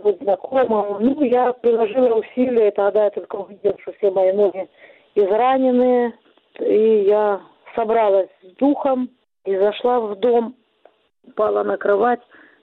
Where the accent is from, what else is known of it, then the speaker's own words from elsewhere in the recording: Donetsk, Donetsk Oblast, Ukraine; война в Донецк, пришла война в мой родной город, в мой дом